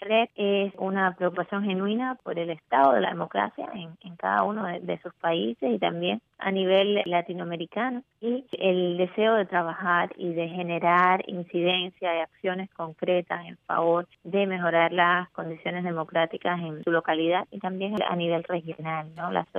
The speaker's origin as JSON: {"language": "Spanish", "country": "Cuba", "said": "en mi país, en Cuba"}